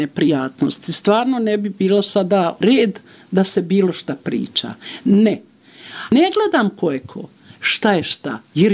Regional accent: Banja Luka, Republika Srpska, Bosnia & Herzegovina; Kako sam rođena u Banja Luci, ja sam preživjela i te katastrofe

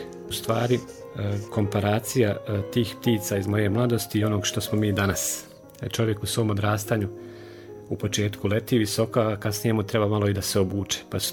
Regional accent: Gornja Okolica, Republika Srpska, Bosnia & Herzegovina; A ja sam rođen u Gornjoj okolici, to je mjesto na kilometar od Prnjavora

